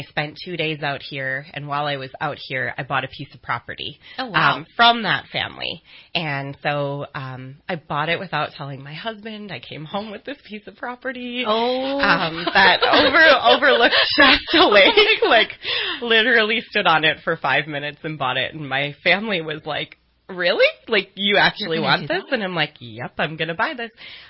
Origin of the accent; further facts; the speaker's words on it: Milwaukee, Wisconsin, United States; also born or lived in Chicago; now in Redding, United States; I'm from Milwaukee. Pretty much born and raised, had lived there a long time. I'm a city girl for sure. I worked in Chicago for a long time, but I'm here. I'm here in Redding.